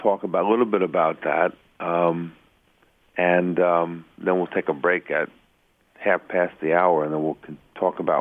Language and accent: English; New York, United States; growing up in New York, we would always keep our bicycles down in the cellar in our apartment.